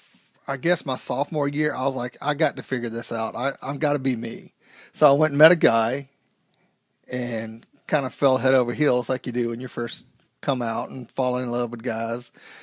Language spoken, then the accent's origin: English; the South, United States; because where I grew up in the South, that was a main thing.